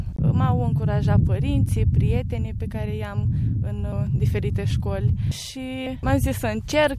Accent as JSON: {"language": "Romanian", "town": "Botoșani", "region": "Botoșani County", "country": "Romania", "said": "sunt din Botoșani și am 18 ani."}